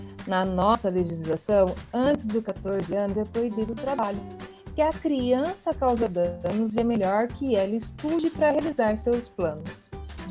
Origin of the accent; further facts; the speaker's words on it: Porto União, Santa Catarina, Brazil; sou de Porto União.